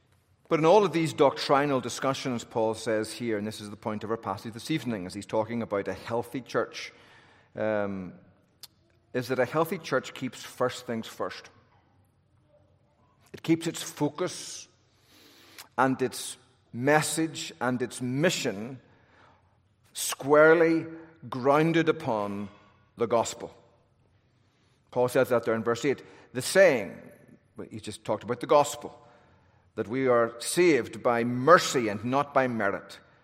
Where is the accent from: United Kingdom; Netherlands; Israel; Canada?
United Kingdom; now in United States; I'm not speaking to you as a Britisher now, I'm speaking to you as an American. I wasn't born here, but I got here as fast as I could.